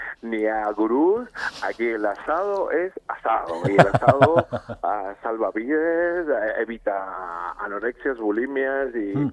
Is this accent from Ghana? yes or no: no; Argentina; És que venim de l'Argentina, curiosament trobem, sobretot a Espanya i gran part de Andorra en general, que és molt tradicional que encara es cuina no?